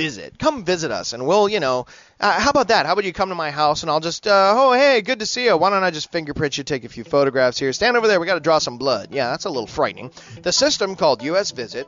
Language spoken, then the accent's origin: English; Canada; Really, I mean, you have enough prisons down there to make being a Canadian illegal, and you could throw us in jail.